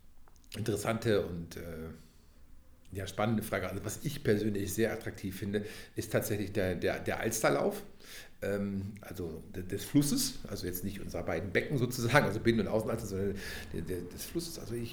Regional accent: Oelde, North Rhine-Westphalia, Germany; moved away as an adult; now in Northern Germany; Ich bin nach dem Abitur zugereist nach Norddeutschland, so muss ich das sagen. Ich bin streng genommen bin ich Münsterländer.

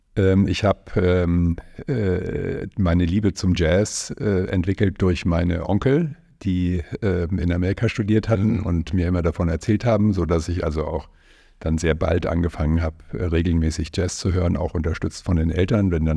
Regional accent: Bavaria, Germany; Ich bin tatsächlich in Bayern groß geworden, in der Nähe des Chiemsees, in den Bergen. Hab dort meine ganze schulische Laufbahn verbracht und war auch bis zum ersten Staatsexamen, ich bin Jurist, Volljurist, dort gelebt.

